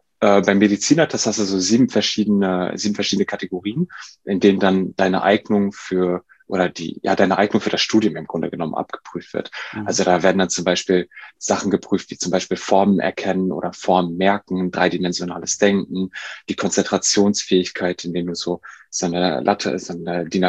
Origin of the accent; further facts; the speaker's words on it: Duisburg, North Rhine-Westphalia, Germany; Also ich komme ja aus Duisburg und wollte dann aber auch nach dem Abi hier weg, ne?